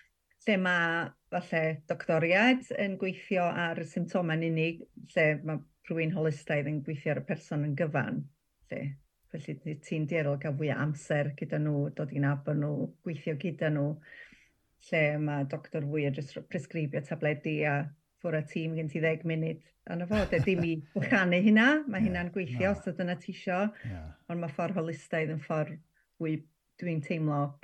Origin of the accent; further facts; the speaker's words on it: Wales, United Kingdom; dwi o Dyffryn Anlle, ysgol Nebo eisiau, ysgol bach iawn.